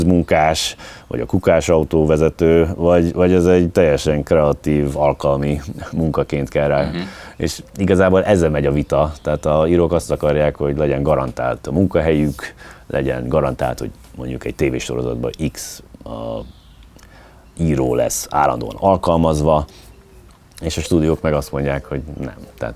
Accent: United States; born or raised there; now in Hungary

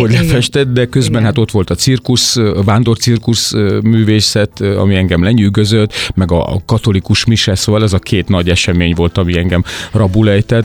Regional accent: Sighetu Marmației, Maramureș, Romania; Máramarosszigeten nevelkedtem, tehát Észak-Erdélyben, ami egy a nevéből is fakadóan sziget minden szempontból, tehát a hegyek, a természet, a környezet, az egy ilyen egészen sajátos világot ölel körbe

